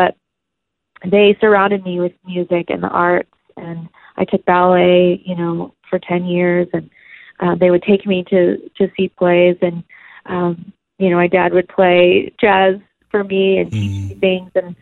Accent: New Jersey, United States; also born or lived in Manhattan / Orlando; So I was born in New York, but I only lived there for a couple of years. So most of my growing up was split between New Jersey, about an hour from the city, and then Orlando.

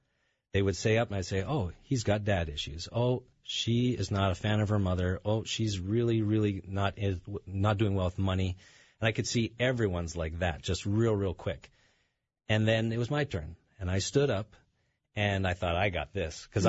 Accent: Canada; now in United States; I'm originally from Canada, so I went back up to Canada to see some doctors

